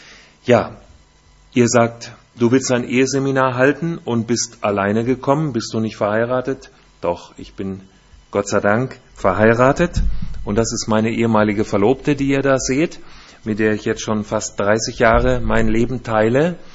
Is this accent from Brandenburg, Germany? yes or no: no; Hesse, Germany; accent: North Hessian; also born or lived in Baden-Württemberg; Ja, wir leben im Landkreis Fulda in Hessen. Ich bin ein Hesse, wie ihr vielleicht an meiner Sprache hört. Ein Nordhesse und meine Kinder sind beide in Baden geboren. Wir haben 20 Jahre in Baden-Württemberg gelebt, Karlsruhe und Mannheim und da sind sie geboren.